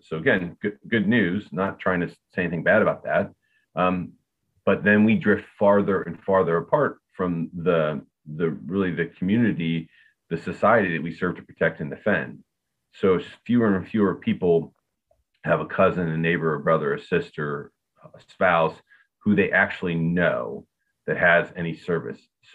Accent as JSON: {"language": "English", "town": "Akron", "region": "Ohio", "country": "United States", "said": "I was from Akron, Ohio, and I was kind of the ringleader of the guys."}